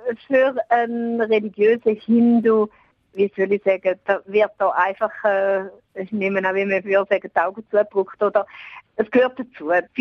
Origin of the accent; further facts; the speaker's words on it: Switzerland; Ich habe einfach als Schweizerin gedacht, ja, das ist eine Bergtour, das ist wunderbar.